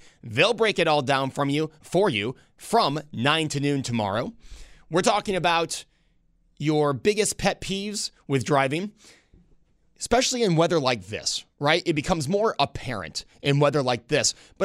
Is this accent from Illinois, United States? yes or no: no; Buffalo, New York, United States; Growing up, I used the Metro Rail a lot. We grew up right near South Campus Station, so it was nice for my parents to take us to the train station to go downtown to Sabre games and to events.